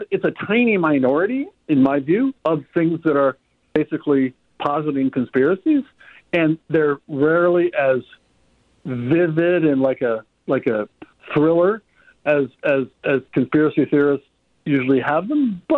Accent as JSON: {"language": "English", "region": "Nebraska", "country": "United States", "tie": "born or raised there", "said": "But you know, I grew up in Nebraska, so I had to be a Nebraska football fan."}